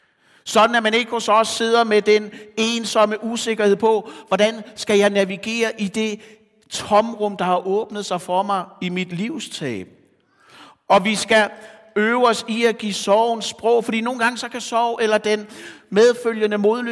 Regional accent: Zealand, Denmark; Min morfar, som man siger på Falster, hvor jeg kommer fra

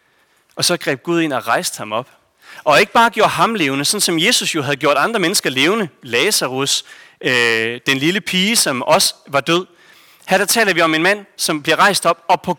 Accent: Tarm, Central Denmark Region, Denmark; Kommer fra Tarm.

